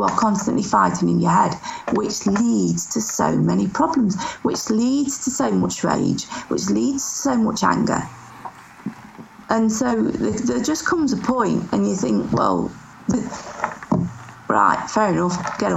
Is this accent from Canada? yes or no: no; Leeds, Yorkshire and the Humber, United Kingdom; born there; I was born in Leeds. I was born in Leeds. I didn't know.